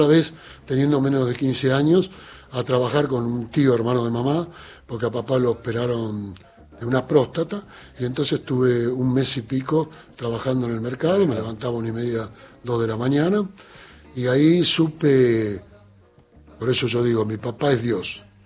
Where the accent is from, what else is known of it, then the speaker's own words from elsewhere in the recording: Argentina; also born or lived in Italy; Aunque yo soy argentino y mi hermana vino muy chica. O sea, somos más argentinos que italianos.